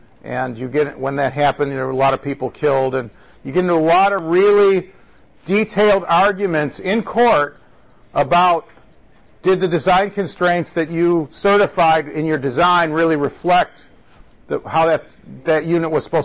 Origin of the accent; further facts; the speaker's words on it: Chicago, Illinois, United States; I come from Chicago, so I kind of follow the news.